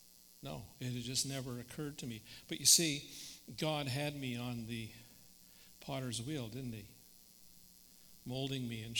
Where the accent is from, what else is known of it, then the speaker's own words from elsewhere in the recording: Canada; I also came of age, I believe, as a Canadian citizen. Because although I was part of a multinational United Nations force, I wore a Canadian uniform.